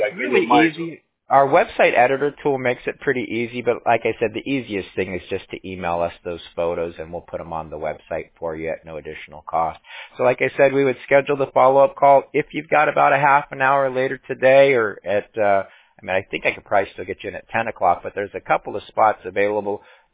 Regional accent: Fountain Valley, California, United States; now in Menifee, United States; I'm actually still local. I grew up in Fountain Valley, not far from Santa Ana. I went to Fountain Valley High School.

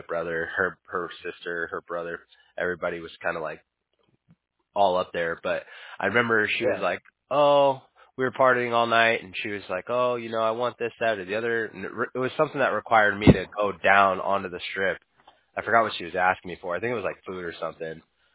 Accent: Huntington Beach, California, United States; I grew up, I'm originally from Huntington Beach.

